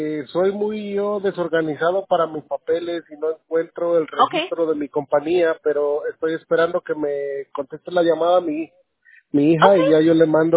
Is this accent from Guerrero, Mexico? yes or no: yes; Guerrero, Mexico; De Guerrero.